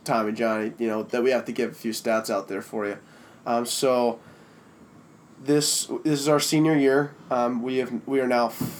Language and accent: English; Minnesota, United States; we're from St. Thomas, we're Twin City guys, we're city slickers for sure.